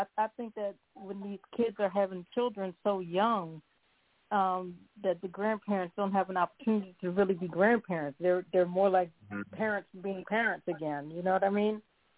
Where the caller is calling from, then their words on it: Philadelphia, Pennsylvania, United States; calling from Philadelphia.